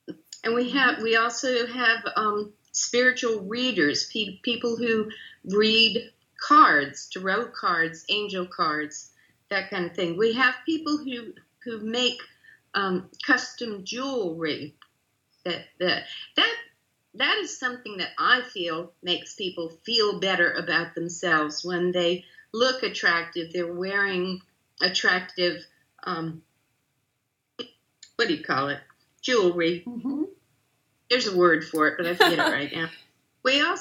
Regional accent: New Hampshire, United States; And I grew up in New Hampshire, so we had access to a lot of good fish.

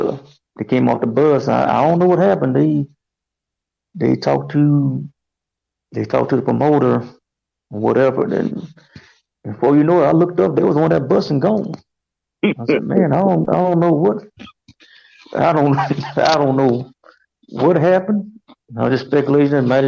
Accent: Louisiana, United States; when I was still in my hometown. You know, originally from Louisiana, I was in a local group

